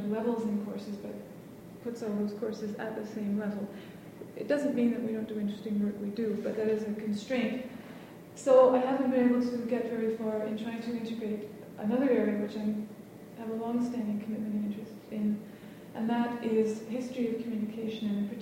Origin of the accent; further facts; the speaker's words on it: Toronto, Ontario, Canada; also born or lived in Scotland; now in Montreal, Canada; I was born in Scotland, grew up in Toronto, and I've lived in Montreal for the last 13 years.